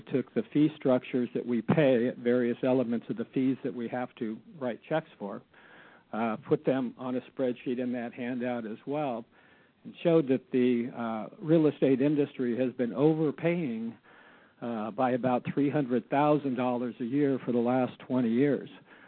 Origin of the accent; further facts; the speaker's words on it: Anchorage, Alaska, United States; I'm from Anchorage.